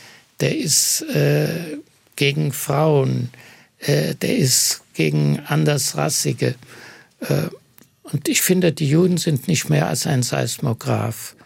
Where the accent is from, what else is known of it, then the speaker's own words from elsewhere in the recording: Ichenhausen, Bavaria, Germany; also born or lived in Israel; Wir kommen aus Ichenhausen, also zwischen Augsburg und Ulm, bayerischen Schwaben.